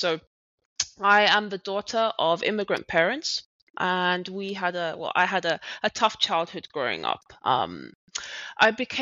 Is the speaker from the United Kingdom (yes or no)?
yes; London, United Kingdom; moved away as an adult; now in Berlin, Germany; I'm a Brit, born and bred in London. However, around 7 years ago, I took the leap and joined the startup scene of Berlin. So I moved and I have not looked back since.